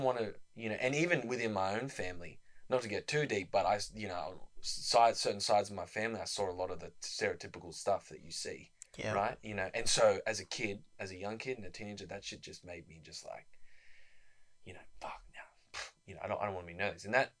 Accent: New South Wales, Australia; I'm from the Yuin Nation … the Darug Nation, you know … So that's where my mobs are from.

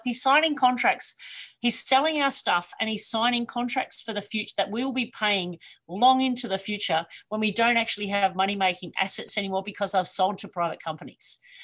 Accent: New Zealand; now in Australia; in my small country town where I grew up in New Zealand, there's 3 electric vehicle charging stations like 10 years ago.

